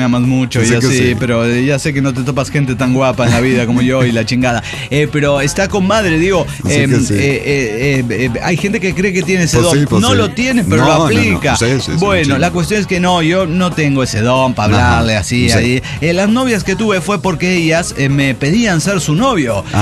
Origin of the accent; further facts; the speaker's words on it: Delicias, Chihuahua, Mexico; de Delicias, Chihuahua.